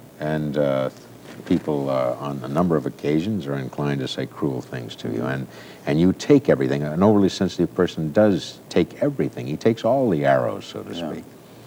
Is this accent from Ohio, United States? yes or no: yes; Ohio, United States; born there; My father was born in Ohio. I was born in Ohio.